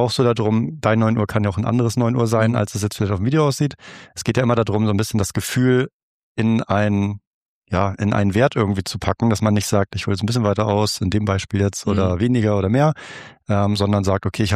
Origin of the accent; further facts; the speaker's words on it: Hamburg, Germany; also born or lived in Augsburg; also ich komme aus Hamburg, habe da meine Ausbildung am Flesensee gemacht, also Richtung Rostock.